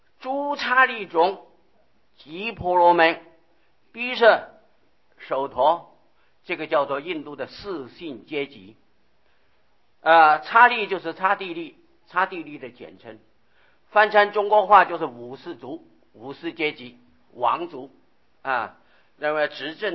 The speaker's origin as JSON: {"language": "Chinese", "town": "Hsinchu", "region": "Hsinchu County", "country": "Taiwan", "tie": "born or raised there", "moved": "yes", "said": "我到这边来好像不曾听过这个三教九流的话，我的故乡新竹狮头山"}